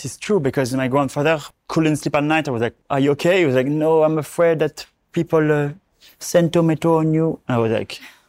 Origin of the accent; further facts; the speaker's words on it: Charleval, France; English is a second language; It's called Charleval.